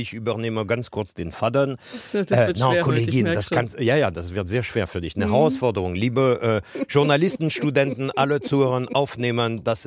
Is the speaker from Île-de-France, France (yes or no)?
yes; Paris, Île-de-France, France; German is a second language; now in Germany; Ich bin wirklich Franzose, mittlerweile bin ich beides, Deutscher und Franzose, aber ich bin in Paris geboren, in Paris aufgewachsen, hatte auch keine deutsche Eltern oder sowas. Ich habe Deutsch in der Schule gelernt, wie jeder auch sehr unmotiviert und kam irgendwann in Deutschland.